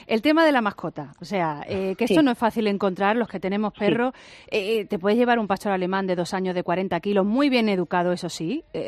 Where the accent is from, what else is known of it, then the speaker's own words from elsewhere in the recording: Álora, Andalusia, Spain; Pensaba que iba a decir el aloreño, que claro, es mi pueblo, de claro, Álora, claro.